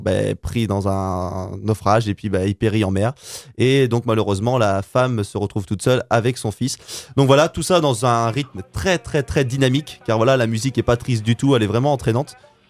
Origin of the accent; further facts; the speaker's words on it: Île d'Yeu, Pays de la Loire, France; comme je suis originaire de l'Île-Dieu, je voulais vraiment que ça ait ce goût-là.